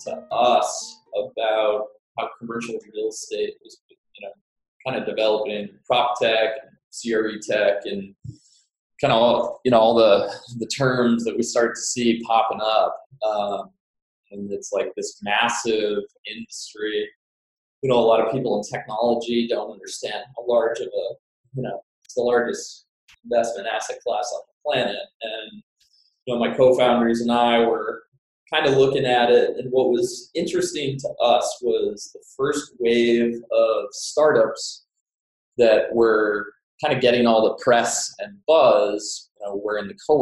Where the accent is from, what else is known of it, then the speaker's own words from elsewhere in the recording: Massachusetts, United States; So I hail from the Massachusetts area. Obviously, HQO is headquartered in Boston, so I've spent most of my years in Massachusetts.